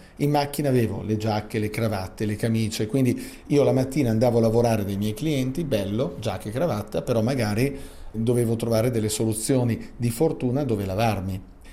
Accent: Como, Lombardy, Italy; quindi io sono comasco da 45 anni

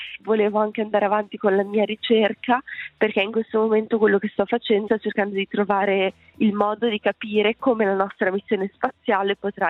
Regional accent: Lugano, Ticino, Switzerland; io sono una ragazza ticinese, sono nata e cresciuta a Lugano

